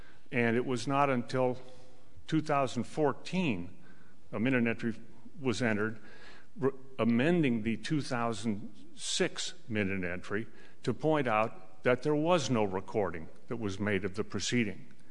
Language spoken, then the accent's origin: English; Phoenix, Arizona, United States; I'm an attorney from Phoenix, Arizona. I like the weather here